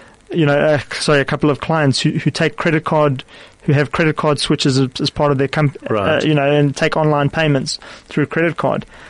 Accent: South Africa; So as a South African, you know, we can be proud

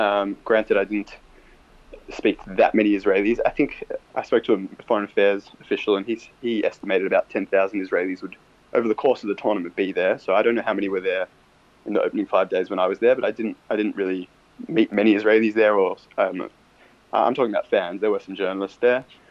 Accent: Melbourne, Victoria, Australia; Look, I grew up in Melbourne, Australia

